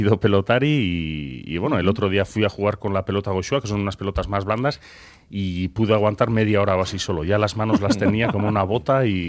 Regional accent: Leitza, Navarre, Spain; Y sí es verdad que en mi pueblo, en Leitza, se vive, yo creo que diría en general en Euskal Herria, pero en Leitza particularmente también se vive mucho el deporte

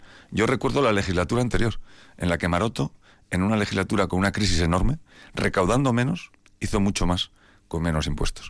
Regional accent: Basque Country, Spain; porque nosotros, para sentirnos vascos, no necesitamos romper con nadie, no necesitamos romper con el resto de los españoles. Nos sentimos vascos, orgullosos

